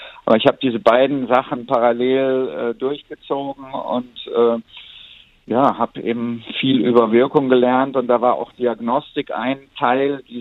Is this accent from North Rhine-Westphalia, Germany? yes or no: yes; North Rhine-Westphalia, Germany; da wo ich aufgewachsen bin, am Niederrhein.